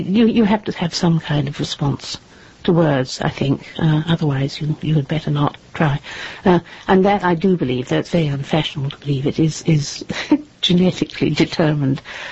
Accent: New Zealand; I was brought up in New Zealand

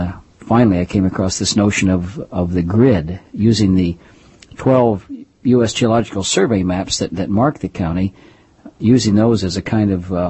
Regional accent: Kansas City, Missouri, United States; I'm from Kansas City, Missouri. Some people in the east or in the west, too, don't realize that there are two Kansas cities. I come from the Missouri side

